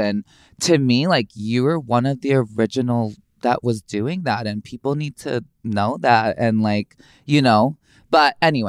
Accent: Chicago, Illinois, United States; born or raised there

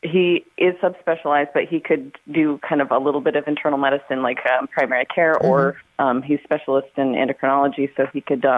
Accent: Montana, United States; Originally, I'm from Montana.

